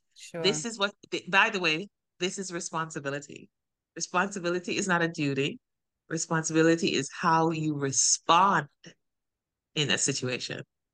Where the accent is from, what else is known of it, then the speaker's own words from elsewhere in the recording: Jamaica; now in United States; I grew up in Jamaica, the land of the free, because we're free.